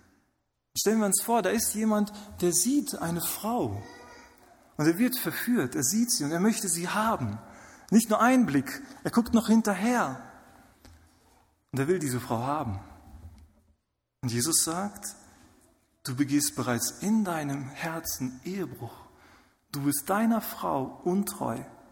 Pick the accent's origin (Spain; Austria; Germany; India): Germany; Ich komme aus Deutschland.